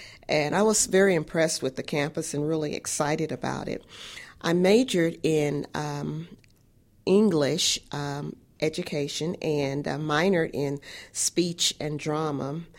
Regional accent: Kansas City, Missouri, United States; I grew up here in Kansas City, Missouri. As I said, I was born at 2010 Olive, and then we met.

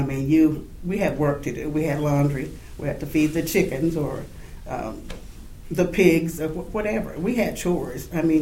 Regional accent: Newport, Arkansas, United States; born there; I was born in Newport, Arkansas.

